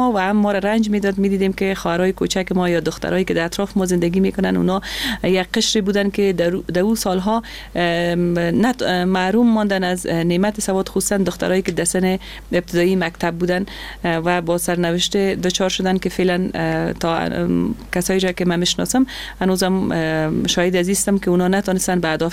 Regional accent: Afghanistan; خب در افغانستان با تاسف زن بودن مشکلات خود داره، با وجود از اینکه ما در خانواده روشن فکر چانس آوردیم که در خانواده روشن فکر به دنیا آمدیم

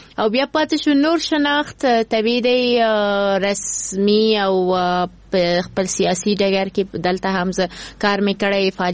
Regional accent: Afghanistan; زه بیا ورته وایم زه د افغانستان یم.

